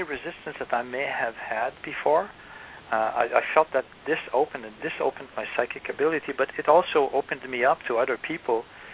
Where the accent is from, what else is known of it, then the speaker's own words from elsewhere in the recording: Canada; because I'm from Canada, so I don't know what's available in your area